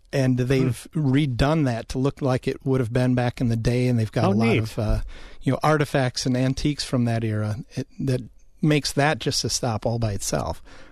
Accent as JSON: {"language": "English", "town": "Marshfield", "region": "Wisconsin", "country": "United States", "tie": "born or raised there", "said": "I grew up in Marshfield, Wisconsin. They still have a lot of the downtown buildings are still in place."}